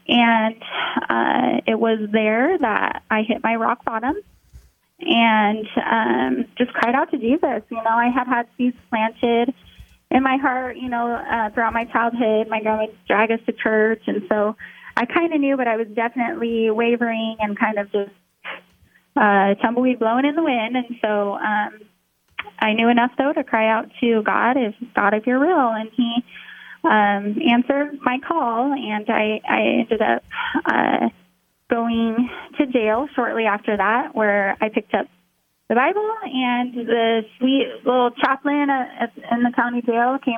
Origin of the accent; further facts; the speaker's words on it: Spokane, Washington, United States; So, born and raised in Spokane, and moved to a lot of different places with the family, but always came back to Spokane.